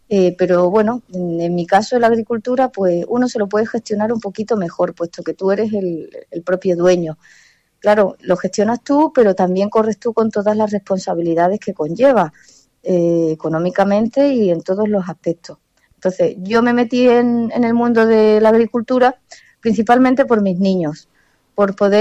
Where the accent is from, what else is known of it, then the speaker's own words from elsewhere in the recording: Mairena del Aljarafe, Andalusia, Spain; moved away; Pues fíjate, yo no soy ni de aquí, ¿no? Que ya me considero, por supuesto, porque llevo ya casi 20 años aquí. Yo vengo de Sevilla, de la parte de Mairena al Aljarafe, muy, muy céntrico a Sevilla.